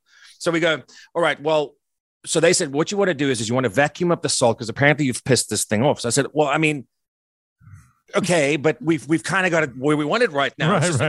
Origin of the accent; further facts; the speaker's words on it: New Hampshire, United States; now in Brentwood, United States; she came from Tulsa and I came from New Hampshire, and we decided we'd sort of go somewhere in the middle. So we moved to Nashville and we bought a house in Brentwood.